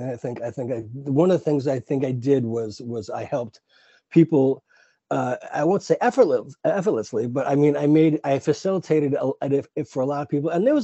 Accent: New York, United States; She always mentioned the town that we grew up in Long Island.

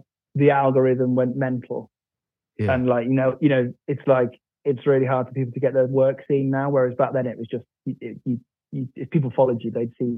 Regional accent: West Midlands, United Kingdom; So I'm from the West Midlands near Birmingham.

